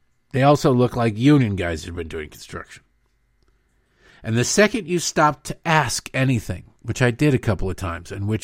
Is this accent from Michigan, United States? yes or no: yes; Detroit, Michigan, United States; I grew up in Detroit. I have seen a lot of homeless people.